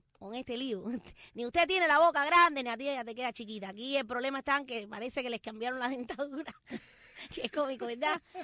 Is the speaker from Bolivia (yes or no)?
no; Cuba; tú sabes que soy cubana. Yo soy de Boyomanso, un pueblo bien chiquitico.